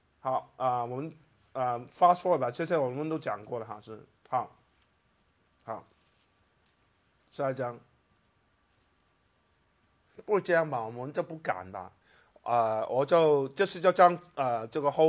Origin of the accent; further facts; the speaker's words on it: Guangdong, China; 我们广东话，橘子是橙啊